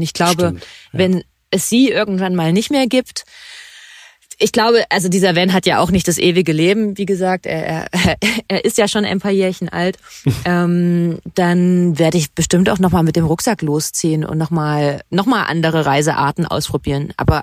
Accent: Thuringia, Germany; dass es meine Heimat ist. Also ich komme ja aus Thüringen

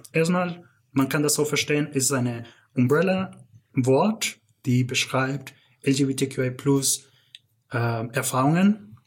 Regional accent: Canada; da ich quasi aufgewachsen bin in Kanada

